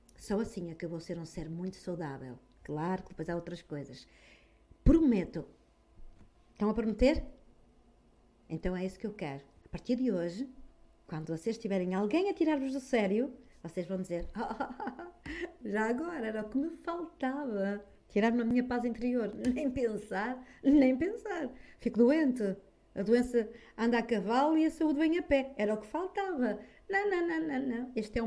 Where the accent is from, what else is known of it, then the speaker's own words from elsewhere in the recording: Norte, Portugal; Eu de vez em quando troco os Bs pelos Vs porque eu sou do Norte, não é?